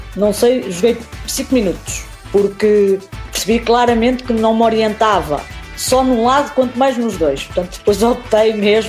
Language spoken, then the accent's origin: Portuguese; Figueira da Foz, Centro, Portugal; eu sou da Figueira da Foz e naquela zona não havia futebol. Havia forte o basquetebol, mas como eu vivia numa aldeia